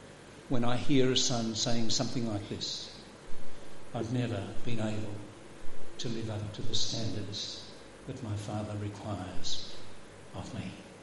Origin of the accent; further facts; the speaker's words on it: Queensland, Australia; I was brought up in the Darling Downs in Queensland and had a lot of experience with sheep.